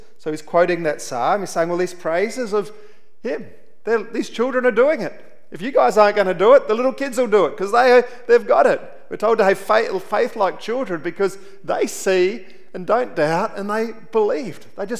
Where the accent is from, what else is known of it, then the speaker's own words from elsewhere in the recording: Central Australia, Australia; because I grew up in Central Australia